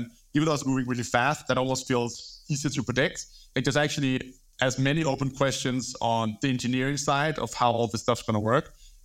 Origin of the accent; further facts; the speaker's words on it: Copenhagen, Capital Region, Denmark; now in London, United Kingdom; I'm from Denmark, grew up in Copenhagen, moved to London in 2016.